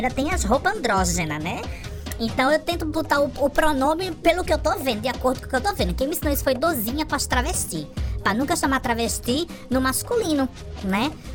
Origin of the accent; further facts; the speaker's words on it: Northeast Region, Brazil; eu sou de uma época, eu venho de um lugar muito simples. Eu venho do Nordeste. Eu venho de uma época dos anos 70, 60